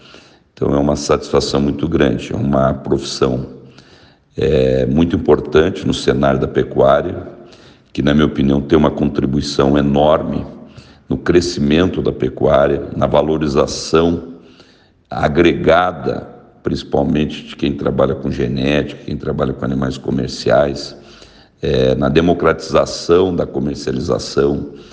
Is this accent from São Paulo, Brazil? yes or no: no; Rio Grande do Sul, Brazil; acompanhando os leilões do Rio Grande do Sul, onde eu nasci, onde me criei